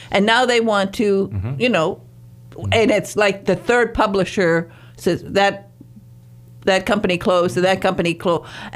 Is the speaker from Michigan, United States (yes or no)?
yes; Detroit, Michigan, United States; you know, growing up in Detroit and Motown, I know that all of these artists were